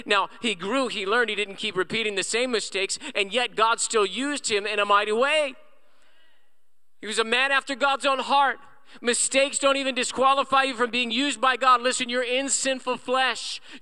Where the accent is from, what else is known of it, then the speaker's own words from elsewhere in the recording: Moreno Valley, California, United States; I'm just from Moreno Valley, and I just grew up and didn't have the opportunities. I didn't go to college. My goodness, I went to RCC, Riverside Community College.